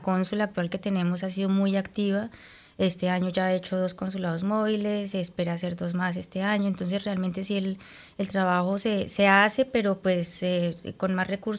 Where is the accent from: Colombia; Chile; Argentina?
Colombia; experiencia para un país como Colombia, que no somos miembro permanente